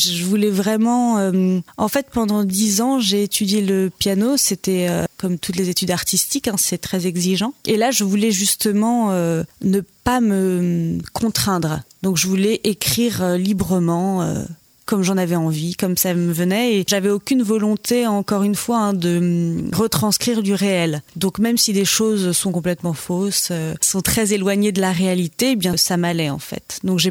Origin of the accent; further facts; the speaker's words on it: La Perrière, Normandy, France; J'ai grandi à La Perrière, dans le Perche, dans l'Orne.